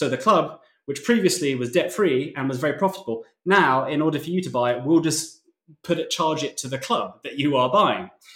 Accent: United Kingdom; because obviously I'm British and I can't reveal that information

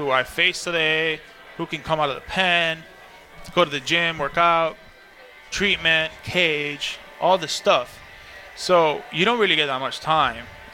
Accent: Miami, Florida, United States; I'm from Miami, so the Orange Bowl

